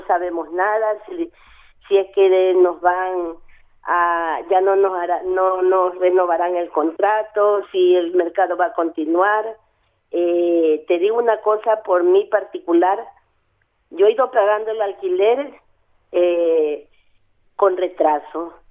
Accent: Ecuador; yo de mi gente ecuatoriana, soy ecuatoriana

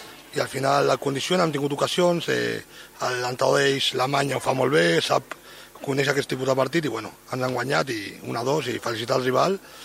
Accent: Barcelona, Catalonia, Spain; jo sóc de Barcelona, no, m'encanta Sabadell, però no tinc una relació estreta amb ningú d'aquí

